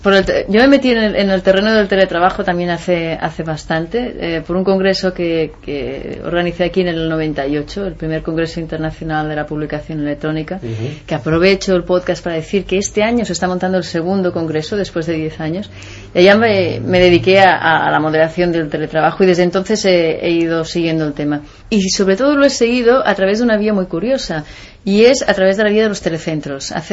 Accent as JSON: {"language": "Spanish", "region": "Catalonia", "country": "Spain", "tie": "born there", "said": "todos nosotros que somos 6 hermanos somos catalanes de nacimiento, ¿no? Entonces de habla materna. De habla catalana de adopción por la escuela, etcétera, y bueno, de Sevilla, de Andalucía."}